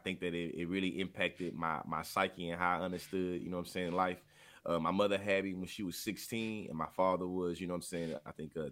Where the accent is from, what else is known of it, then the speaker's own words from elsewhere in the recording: Bryan, Texas, United States; Yeah, I was born and raised in Bryan, Texas. About an hour and a half from Houston, Texas. Bryan College Station is probably what some of know it more as for me as the town that's right next to Texas A&M.